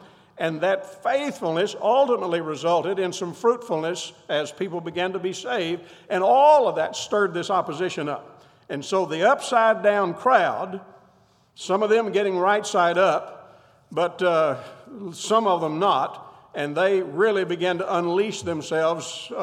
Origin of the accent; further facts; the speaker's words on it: Kentucky, United States; I grew up in Kentucky, so I can talk about this.